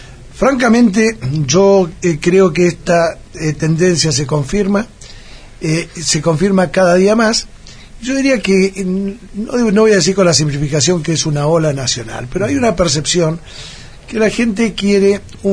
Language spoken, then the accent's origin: Spanish; San Martín de los Andes, Neuquén, Argentina; moved away as an adult; cuando yo era un joven de 20 años, me iba de mi pueblo, San Martín de los Andes